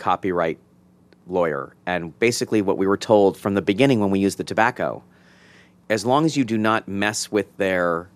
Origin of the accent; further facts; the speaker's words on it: Baltimore, Maryland, United States; That was all because I grew up in Baltimore.